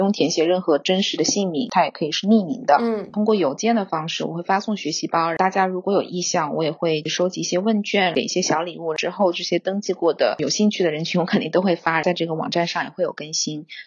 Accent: China

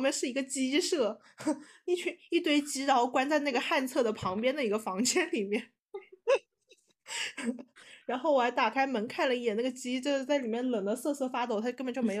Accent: Hunan, China; 我们湖南人走亲戚就必喝芝麻豆子茶

